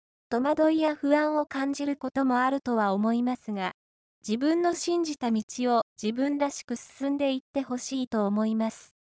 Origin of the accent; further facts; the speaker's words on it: Shiso, Hyogo, Japan; さて、私たちのふるさと、宍粟市も誕生して、今年で20年を迎えます。